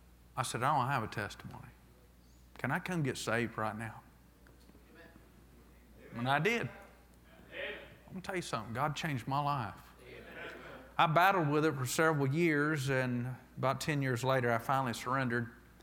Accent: Frostproof, Florida, United States; By the way, I'm born and raised in Frostproof. And so I grew up in this whole area.

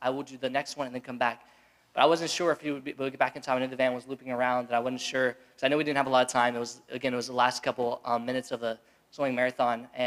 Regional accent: Maryland, United States; Well, hello. I'm actually from Maryland. My church is in West Virginia.

